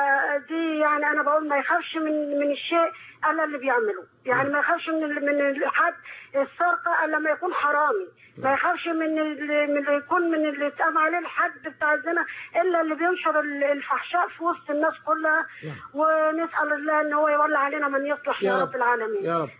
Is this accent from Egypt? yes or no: yes; Egypt; انا مصريه